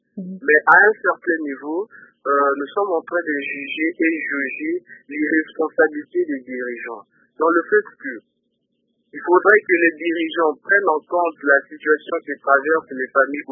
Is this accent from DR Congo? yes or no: yes; Lodja, Sankuru, DR Congo; Avant, c'était ici chez nous à l'Odja, il y a un parent qui a été brûlé.